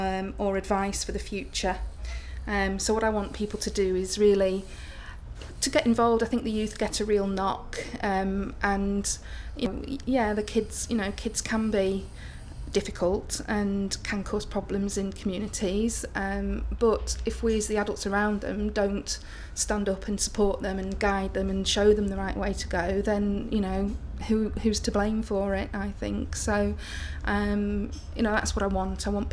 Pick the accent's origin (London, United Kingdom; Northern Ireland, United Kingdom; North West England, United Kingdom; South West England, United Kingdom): North West England, United Kingdom; Preston; I'm 37 and I come from Preston.